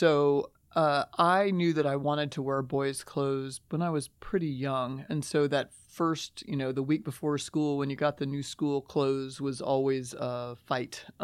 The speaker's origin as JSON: {"language": "English", "region": "Indiana", "country": "United States", "tie": "born or raised there", "said": "And so I grew up in Southern Indiana with a Southern mom."}